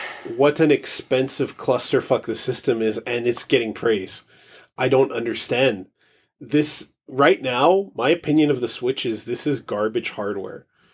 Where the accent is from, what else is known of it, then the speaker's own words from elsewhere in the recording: Canada; we're Canadian, by the way, folks.